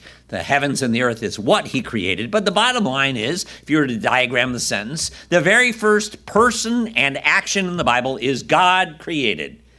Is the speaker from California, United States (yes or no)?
yes; California, United States; It's kind of like, you know, I grew up in California. We don't even have snow, let alone lake effect snow. So it's interesting living here.